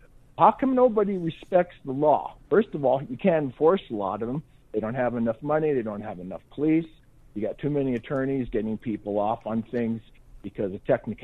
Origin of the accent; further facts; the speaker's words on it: Nebraska, United States; they see I have a red hat on turned backwards because I'm from Nebraska.